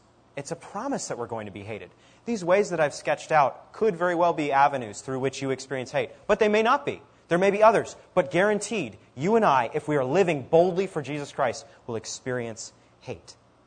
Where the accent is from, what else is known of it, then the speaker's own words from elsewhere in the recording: Maine, United States; I'm from Maine, and she was on Facebook, and we grew up down the street from each other.